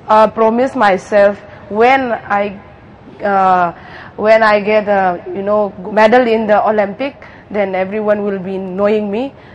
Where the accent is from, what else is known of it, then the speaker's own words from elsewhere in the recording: India; I'm also Indian.